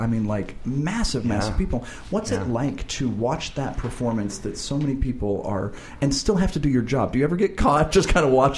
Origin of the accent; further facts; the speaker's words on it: Kentucky, United States; see, now I'm from Kentucky, so I almost said Versailles there, too.